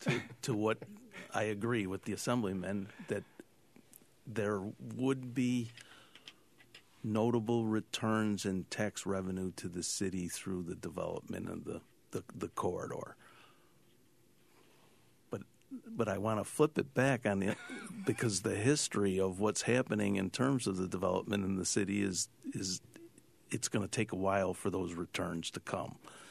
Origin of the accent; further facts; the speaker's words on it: East Syracuse, New York, United States; But I grew up in East Syracuse, which is a highly industrial area.